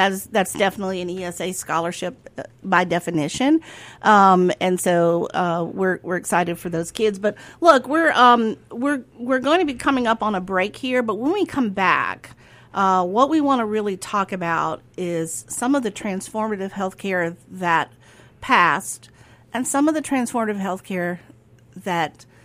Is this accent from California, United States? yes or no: no; Meridian, Mississippi, United States; when I grew up in Meridian, Mississippi, I had two choices, private school or public school.